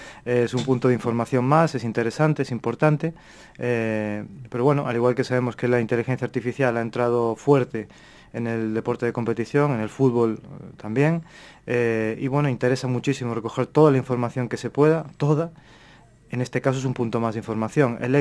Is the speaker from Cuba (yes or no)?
no; Uruguay; Todos sabemos que soy uruguayo, me encanta el fútbol